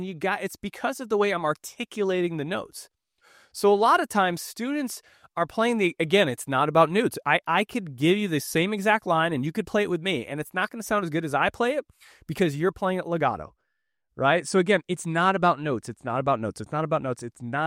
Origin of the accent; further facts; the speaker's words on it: Boston, Massachusetts, United States; I got thick skin. I'm from Boston.